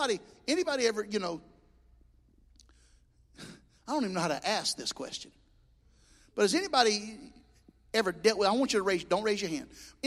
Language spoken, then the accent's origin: English; the South, United States; ma'am, we're from the South. You know, because that's what they expect you to sound like. So I'd go, ma'am, we're from the South. And in the South, we give ladies a seat.